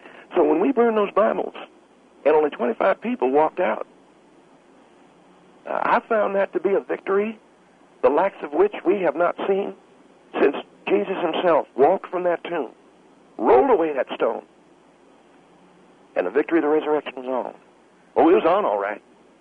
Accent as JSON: {"language": "English", "town": "Kissimmee", "region": "Florida", "country": "United States", "said": "Now, I'm from the South, Phil. I come from Central Florida. I come from Kissimmee, Florida."}